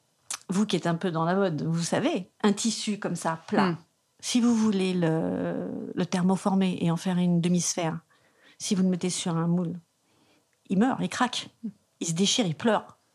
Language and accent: French; Corsica, France; Moi, je suis française, je suis franco-corse.